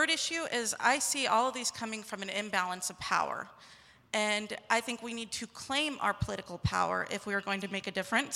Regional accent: Kansas, United States; I'm from Kansas.

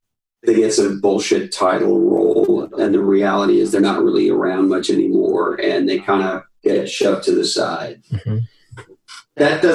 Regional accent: California, United States; It's interesting because in the world that I grew up in Silicon Valley

